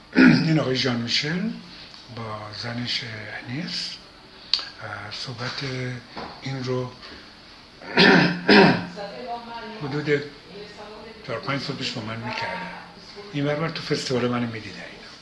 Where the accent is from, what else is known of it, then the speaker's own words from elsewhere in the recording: Iran; moved away; بعد که از ایران بیرون اومدم و اون ترانزیشن از ایران بیرون اومدم تا به نیویورک رفتن